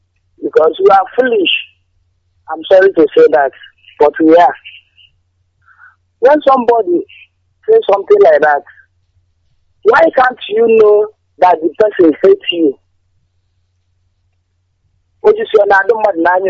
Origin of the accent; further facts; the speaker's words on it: Enugu, Enugu State, Nigeria; now in Asaba, Nigeria; Yeah, I'm living in Asaba, but I'm from Enugu.